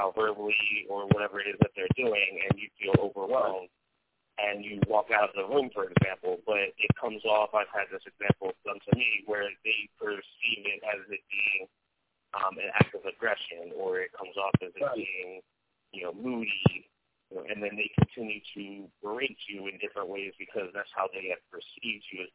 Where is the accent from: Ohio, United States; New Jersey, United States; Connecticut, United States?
New Jersey, United States; Hi, Craig. … I'm from New Jersey.